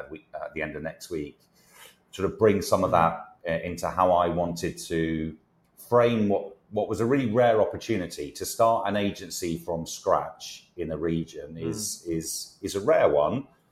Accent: United Kingdom; moved away; And I think as a Brit, I think it's also equally important. And that's one of the reasons I wanted to move out here.

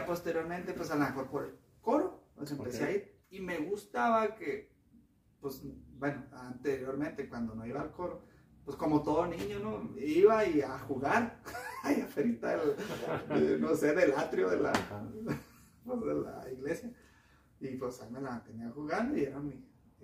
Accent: Parral, Chihuahua, Mexico; allá en Parral, porque yo soy de Parral.

